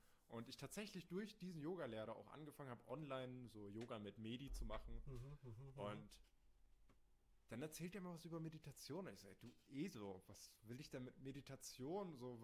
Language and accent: German; Rimbach, Germany; bin da bei uns in Rimbach, wo ich herkomme, da gibt es so einen kleinen Sportpark